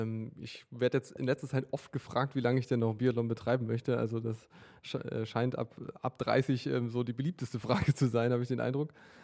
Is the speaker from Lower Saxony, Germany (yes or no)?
yes; Clausthal-Zellerfeld, Lower Saxony, Germany; Ich bin hier aufgewachsen in Clausthal-Zellerfeld, bin hier 13 Jahre lang zur Schule gegangen. Also ich stamme tatsächlich hierher